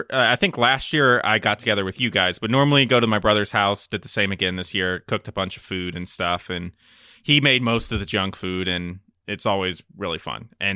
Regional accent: St. Louis, Missouri, United States; we're from the St. Louis area, and the Rams used to be our football team

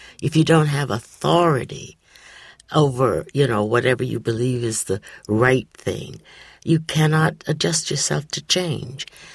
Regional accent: Lorain, Ohio, United States; in my hometown of Lorain, Ohio, there was a couple of women, black women, who lived together

